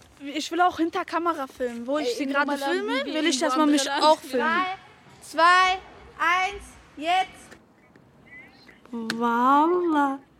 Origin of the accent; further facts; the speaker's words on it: Samsun, Turkey; Und hier kommen die meisten Kurden und ich komme hier aus Samsun. Das ist auch der Grund, warum ich Türkisch spreche.